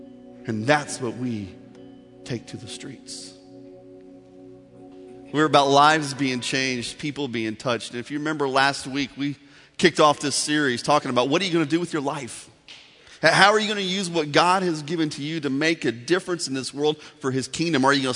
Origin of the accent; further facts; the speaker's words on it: Indiana, United States; Sorry, I'm from Indiana. We say wash, all right?